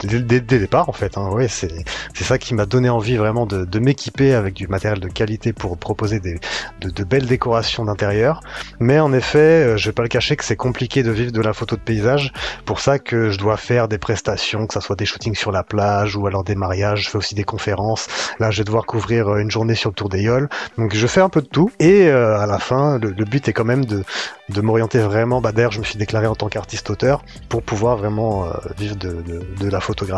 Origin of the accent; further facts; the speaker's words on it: Île-de-France, France; now in Martinique; j'ai voulu me rapprocher de ma famille en Martinique puisque j'ai grandi en France hexagonale, donc en région parisienne plus précisément.